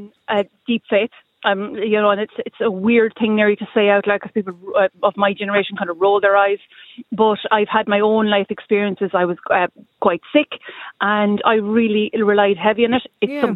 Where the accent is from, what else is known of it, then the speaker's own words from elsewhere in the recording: Munster, Ireland; I'm originally from Kerry, so if we go home to Kerry, we go to Mass when I'm in Kerry